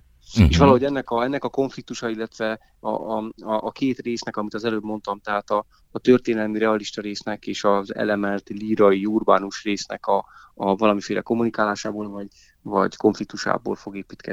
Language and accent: Hungarian; Dunaújváros, Fejér, Hungary; nekem is a gyerekkoromban Dunajvárosban ez a Melba kocka, meg Párizsi kocka, ezek a kis ilyen kis egészségtelen ilyen édességek, ezek nekem is így jelentettek valamit